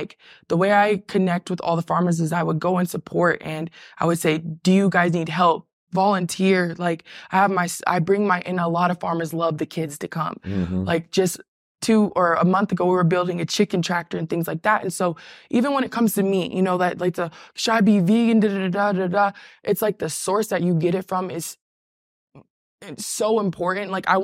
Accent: Oklahoma, United States; And again, I'm from Oklahoma. I didn't know if I told you that. It's a huge farming belt.

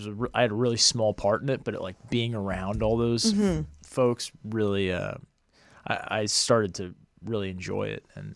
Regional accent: Massachusetts, United States; I grew up outside of Boston.

